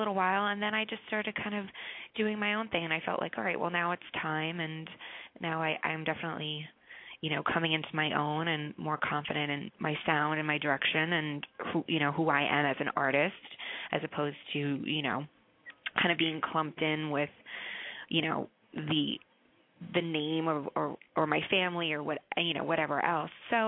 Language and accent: English; New York City, New York, United States; I grew up in Manhattan, born and raised, true New Yorker, Upper West Side.